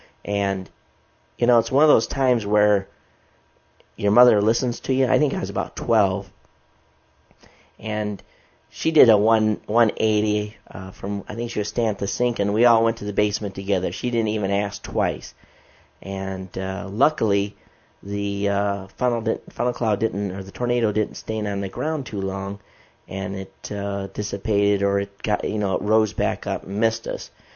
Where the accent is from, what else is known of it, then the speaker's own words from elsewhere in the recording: Michigan, United States; it reminds me of a time when I was growing up in Michigan.